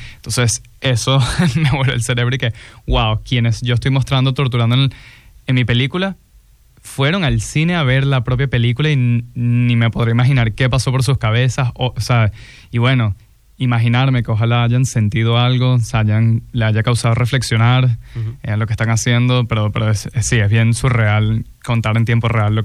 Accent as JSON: {"language": "Spanish", "country": "Venezuela", "said": "soy venezolano, estoy estudiando en Los Ángeles cine y en mi país está mi generación saliendo a la calle"}